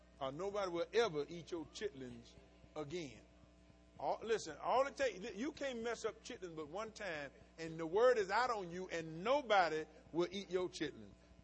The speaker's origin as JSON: {"language": "English", "region": "the South", "country": "United States", "said": "and I'm from the South, we do grits."}